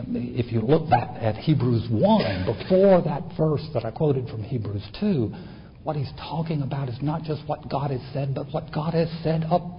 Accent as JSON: {"language": "English", "region": "Tennessee", "country": "United States", "tie": "born or raised there", "said": "somebody's asked me what it was like to go from the mountains of Tennessee to Harvard in the fall of 1969."}